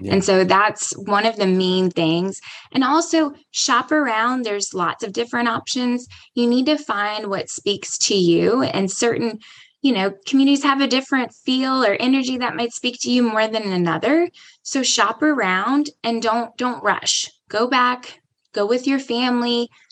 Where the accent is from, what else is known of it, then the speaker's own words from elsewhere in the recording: North Carolina, United States; I'm from North Carolina, so I'm a little biased.